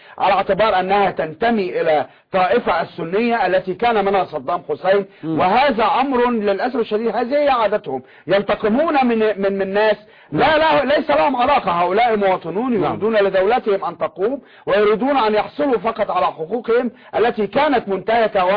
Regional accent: Egypt; ما تسمى عندنا في مصر الجمعية أو السلفة

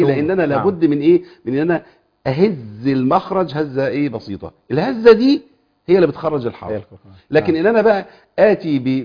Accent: Port Said, Port Said Governorate, Egypt; أنا اعتدت أن أتكلم بلهجة معينة، يعني أنا من بورسعيد وأهلينا بورسعيد ربنا يبارك فيهم ويحفظهم، ليهم لهجة مختلفة عن أهلينا في الصعيد

